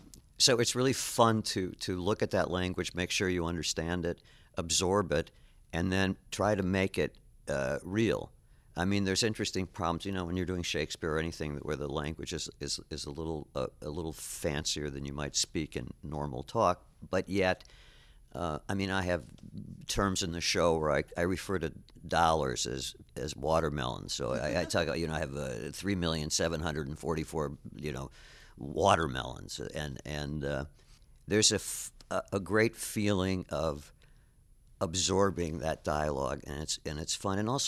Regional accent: Milwaukee, Wisconsin, United States; You know, I grew up in Milwaukee

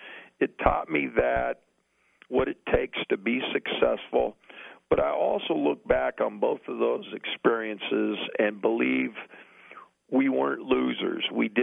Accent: Iowa, United States; I'm actually a farm boy from Western Iowa. West Harrison was the name of my high school, and I lived halfway between Mont Damon and Pisgah.

